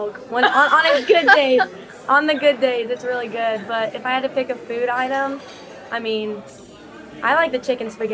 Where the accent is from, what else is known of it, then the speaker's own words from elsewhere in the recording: San Antonio, Texas, United States; I am a junior libero for the volleyball team, and I'm from San Antonio, Texas.